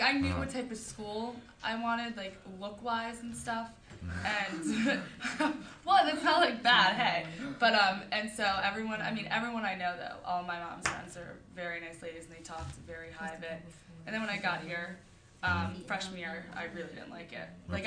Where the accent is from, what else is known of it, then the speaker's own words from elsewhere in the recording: Hilton Head, South Carolina, United States; I am from Hilton Head, South Carolina, way down south.